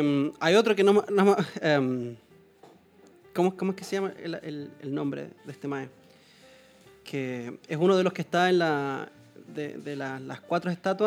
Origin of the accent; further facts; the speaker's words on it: Chile; A mí me da una rabia en mi país, Chile, loco.